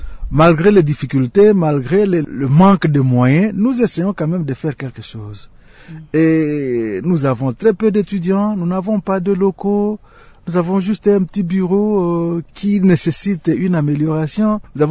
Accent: DR Congo; Il y a beaucoup de défis ici chez nous au Congo.

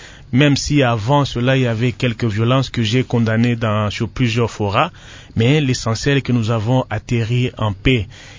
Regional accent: Tshikapa, Kasaï, DR Congo; Chez moi, à Chikapa, au village, on ne connaît pas

